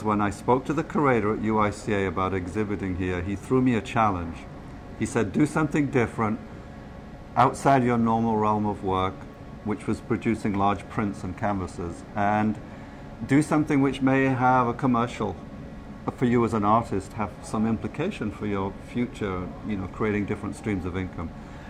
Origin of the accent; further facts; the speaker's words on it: Iowa, United States; I'm from Iowa, and I'm exhibiting on the fifth floor of the Urban Institute for Contemporary Arts on Fulton Street.